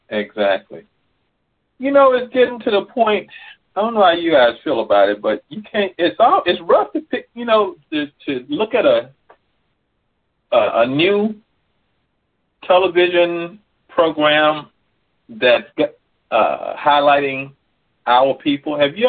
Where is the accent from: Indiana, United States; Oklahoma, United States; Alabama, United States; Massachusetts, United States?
Alabama, United States; Where I grew up in Alabama, most of the families, all my friends, these were marriages that lasted 50, 60, or more years.